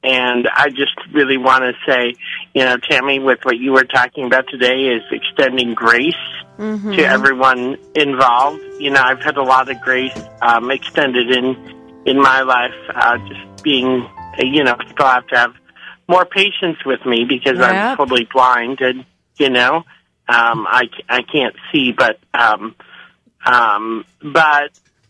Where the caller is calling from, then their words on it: Waukesha, Wisconsin, United States; I'm calling from Waukesha, Wisconsin.